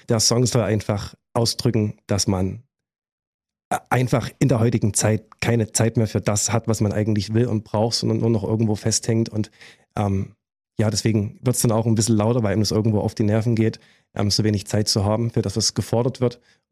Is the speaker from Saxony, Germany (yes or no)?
yes; Schneeberg, Saxony, Germany; Oder auch bei uns in Schneeberg im Heimatort